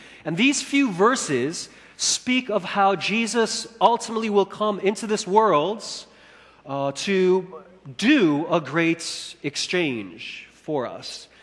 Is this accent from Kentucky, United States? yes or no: no; Chicago, Illinois, United States; You know, my cousins and I, we grew up together in Chicago